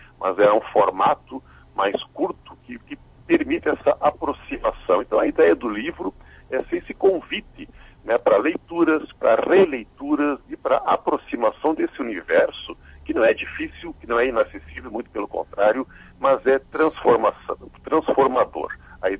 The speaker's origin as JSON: {"language": "Portuguese", "town": "Ijuí", "region": "Rio Grande do Sul", "country": "Brazil", "tie": "born there", "said": "O meu berço, no meu quarto, em casa, lá em Juí, onde eu nasci, ficava na sala onde estava a estante de livros."}